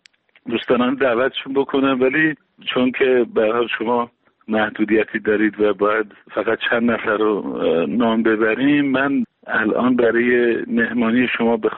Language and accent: Persian; Iran; برای من به عنوان یک ایرانی